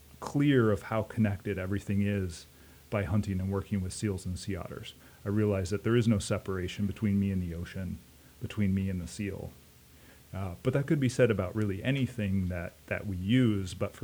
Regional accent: Sitka, Alaska, United States; Yeah, I grew up in Sitka

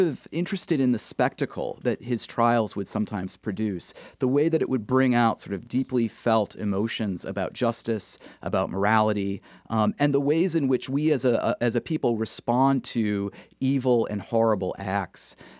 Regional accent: Massachusetts, United States; born or raised there

